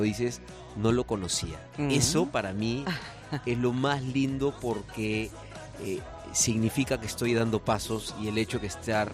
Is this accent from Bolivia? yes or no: no; Lima, Peru; Y yo soy peruano, imagínate.